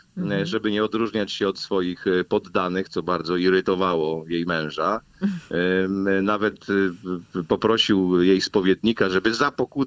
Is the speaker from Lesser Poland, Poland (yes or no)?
yes; Lesser Poland, Poland; pochodzę z Małopolski